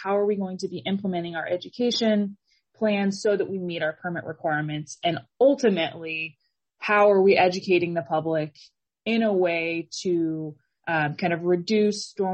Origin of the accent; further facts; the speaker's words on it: Washington, United States; now in Salem, United States; I mean, I am originally from Washington, and so I came to Salem to go to Willamette